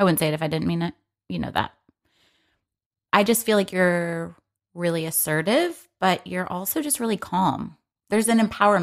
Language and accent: English; Michigan, United States; Oh, don't forget, we're both from Michigan. Sometimes it sneaks out.